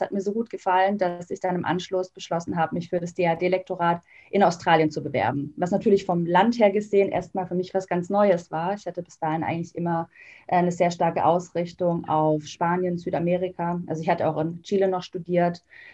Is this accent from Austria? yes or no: no; Ditzingen, Baden-Württemberg, Germany; Ich komme gebürtig aus Stuttgart oder aus einem kleineren Dorf, darf ich jetzt nicht sagen, eine kleinere Stadt in der Nähe von Stuttgart, genannt Ditzingen. Und bin da zur Schule gegangen, bin dann für mein Studium nach Berlin gezogen.